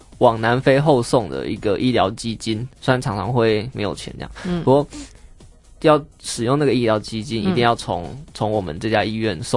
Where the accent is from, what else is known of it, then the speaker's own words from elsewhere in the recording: Taichung, Taiwan; 我是台中人